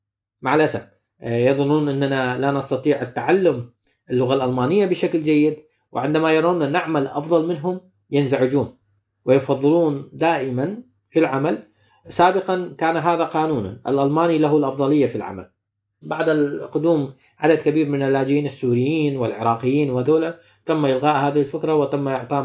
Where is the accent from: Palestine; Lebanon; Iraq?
Iraq; فأصبح لدي دليل علمي أنه أنا عراقي أصلي، يعني ابن البلد. هو أنا ابن البلد.